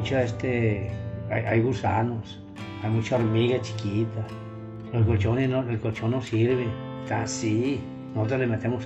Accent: Guadalajara, Jalisco, Mexico; now in Mexicali, Mexico; Soy de Guadalajara, bueno, te vas a quedar en Mexicali.

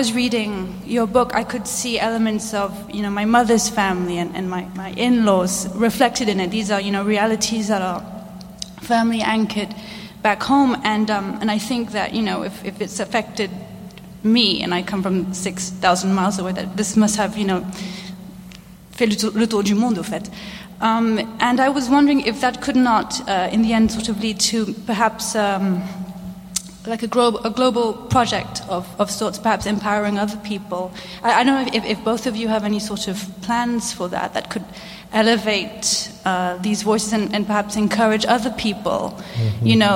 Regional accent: Mauritius; I wanted to thank you very much, firstly, because I come from Mauritius, as does my partner.

